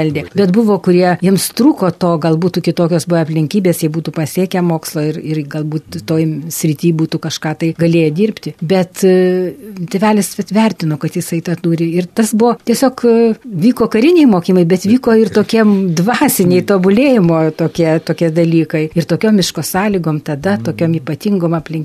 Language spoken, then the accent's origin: Lithuanian; Dzūkija, Lithuania; Taigi jie dzūkai, aš pats dzūkas